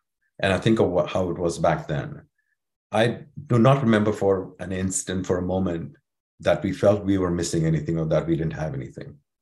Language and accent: English; Mumbai, Maharashtra, India; So I was born in Mumbai. It was Bombay back then, but Mumbai, India. I grew up in a very, I'll just say, a middle class family.